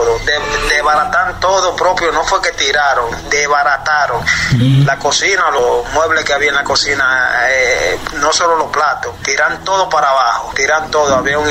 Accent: Dominican Republic; now in Italy; Yo vengo de la República Dominicana.

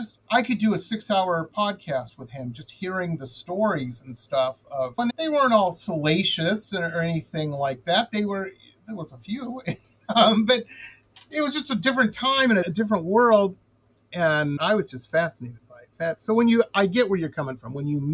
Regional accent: Detroit, Michigan, United States; Like I said, I grew up in Detroit. I'm obviously a soul fan. You couldn't grow up in Detroit without being one.

